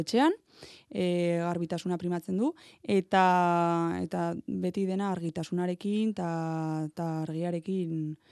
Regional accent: Aoiz, Navarre, Spain; Bai, nire herrian. Bai, agoitzen egongo naiz.

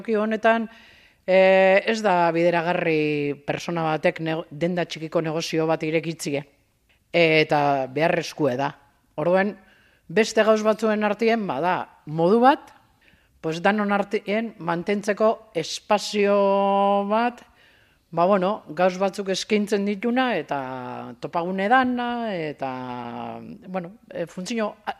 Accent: Basque Country, Spain; Ni Bizkaia jarran azalduztik gue, eta bizinaz hemen, pues, oin dala, 12 urte.

